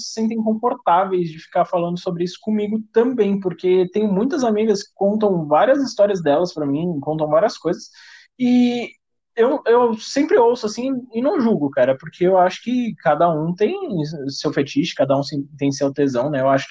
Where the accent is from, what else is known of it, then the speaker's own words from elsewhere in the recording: São Paulo, Brazil; eu sou de São Paulo, mas eu gosto bastante de uns gauchismos